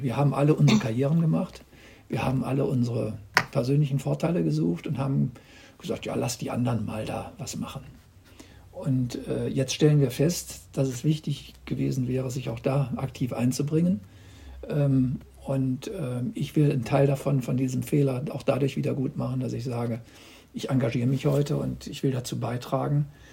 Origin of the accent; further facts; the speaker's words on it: Solingen, North Rhine-Westphalia, Germany; born there; also born or lived in Hamburg / Munich; ich bin 60 Jahre alt, ich bin in Solingen geboren, habe meinen ersten Wohnsitz auch nie verlegt, obwohl ich ein paar Jahre in Hamburg und in München auch gelebt habe.